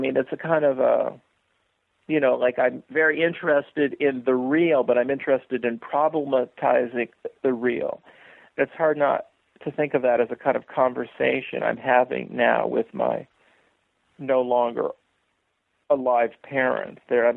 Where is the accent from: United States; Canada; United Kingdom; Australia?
United States; San Francisco, California; growing up in San Francisco in the 1960s